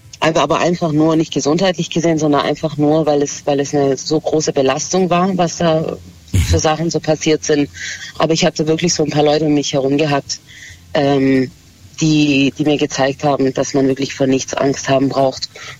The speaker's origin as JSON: {"language": "German", "town": "Stuttgart", "region": "Baden-Württemberg", "country": "Germany", "said": "Ich bin Italienerin, aber ich bin in Deutschland geboren"}